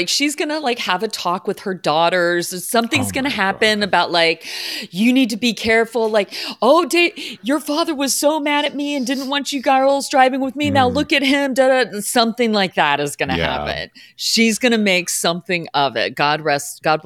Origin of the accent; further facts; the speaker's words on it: the South, United States; And also, I'm from the South, so I do say it more like Sutton